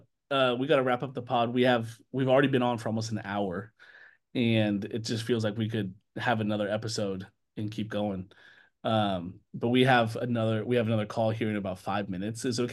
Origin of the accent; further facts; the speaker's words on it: Seattle, Washington, United States; I'm the same way. I'm from Seattle. My favorite team is dead.